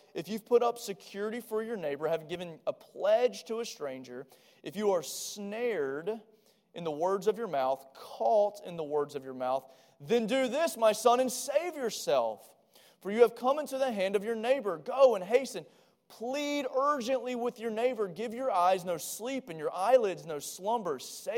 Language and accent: English; Georgia, United States; I grew up in South Georgia, and when I was about to do something dumb, they would always say, don't get caught.